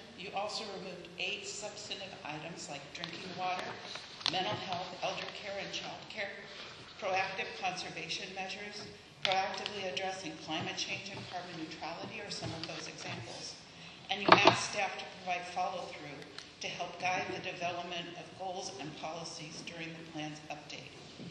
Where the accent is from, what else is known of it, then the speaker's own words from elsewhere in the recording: Lopez Island, Washington, United States; from Lopez Island.